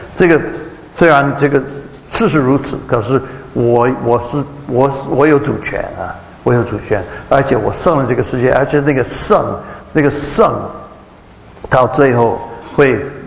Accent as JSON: {"language": "Chinese", "country": "Taiwan", "accent": "Taiwanese Mandarin", "said": "我每次念这个，我的台湾国语也是"}